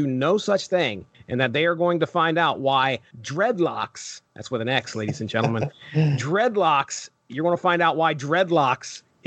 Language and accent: English; Appalachia, United States; Then I'm Appalachian as ever.